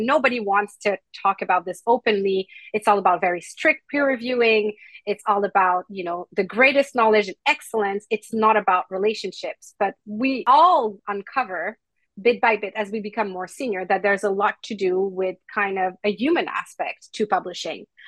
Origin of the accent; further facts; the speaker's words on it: Canada; now in United Kingdom; because I'm not from the UK. And so I don't have the network that UK academic would have, for example. I'm Canadian.